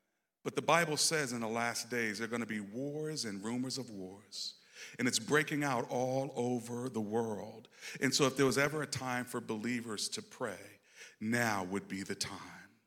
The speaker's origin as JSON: {"language": "English", "region": "Maryland", "country": "United States", "tie": "born or raised there", "also_born_or_lived": "Washington, D.C.", "said": "I grew up in Washington, born in D.C., raised in Prince George's County, Maryland."}